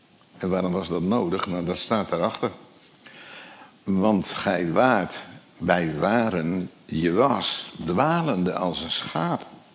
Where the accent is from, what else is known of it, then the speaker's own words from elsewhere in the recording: Gelderland, Netherlands; Nou, u weet, ik kom van de Veluwe.